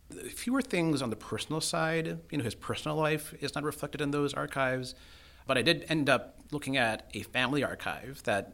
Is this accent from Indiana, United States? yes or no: no; Castro Valley, California, United States; born there; So I was born in the East Bay in Castro Valley, California. And so I went to Berkeley a lot growing up.